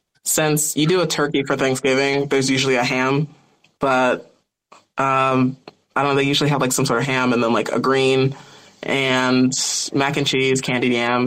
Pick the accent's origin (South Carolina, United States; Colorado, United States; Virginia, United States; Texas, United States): Texas, United States; So glad to be here. I come from Texas and I'm a scriptwriter.